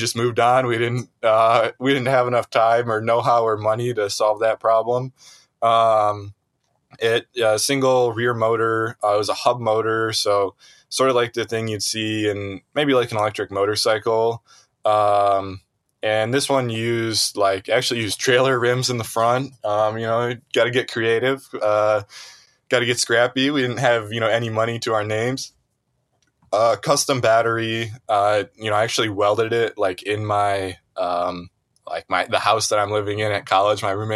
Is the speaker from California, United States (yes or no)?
no; Meridian Township, Michigan, United States; just like I'm from Meridian Township.